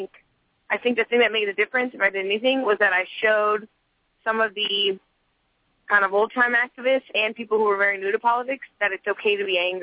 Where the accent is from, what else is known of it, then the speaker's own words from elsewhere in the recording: Houston, Texas, United States; I'm 29 years old and from Houston, Texas.